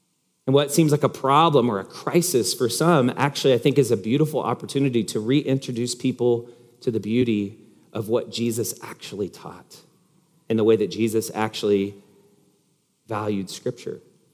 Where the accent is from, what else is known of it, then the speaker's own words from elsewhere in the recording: United States; which, again, as a American, it's hard for me not to see that.